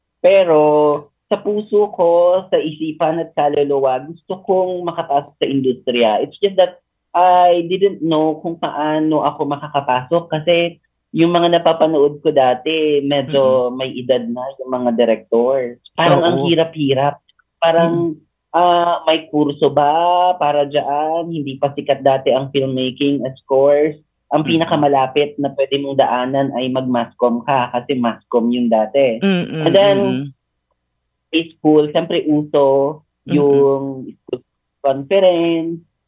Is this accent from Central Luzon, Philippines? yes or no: no; Cagayan Valley, Philippines; So, tubong Isabela ako. Taga Purok 5 kami, pero Purok 7 yung ano namin, yung palayan namin. Medyo liblib na lugar